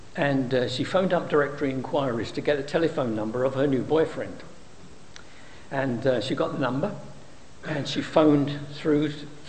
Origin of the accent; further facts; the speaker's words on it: Poplar, London, United Kingdom; I was born and raised in the East End of London in Poplar.